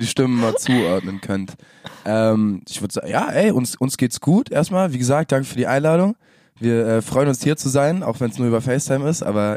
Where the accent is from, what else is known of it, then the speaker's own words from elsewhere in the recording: Frankfurt, Hesse, Germany; moved away as an adult; now in Freiburg, Germany; Also ich komme aus Frankfurt so. Ich bin da ganz normal groß geworden